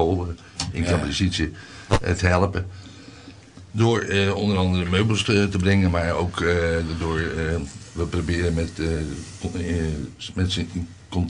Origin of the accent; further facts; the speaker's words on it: Netherlands; Als wij nou als Hollander naar Polen zouden moeten gaan om ons geld te verdienen